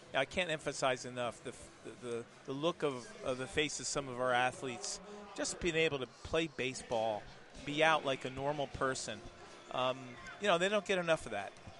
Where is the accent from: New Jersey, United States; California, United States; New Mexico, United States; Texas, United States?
New Jersey, United States; I grew up in New Jersey, but I cannot stand the Yankees.